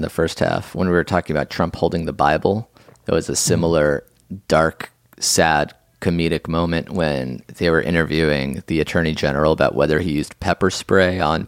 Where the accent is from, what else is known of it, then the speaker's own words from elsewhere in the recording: Brazil; English is a second language; I'm from Brazil, right. And we recently elected the dumbest president ever.